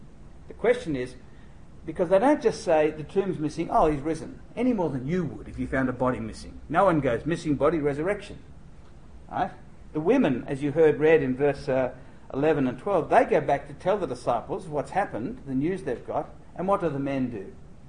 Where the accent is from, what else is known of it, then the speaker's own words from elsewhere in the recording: Sydney, New South Wales, Australia; because I come from Sydney, a land of convicts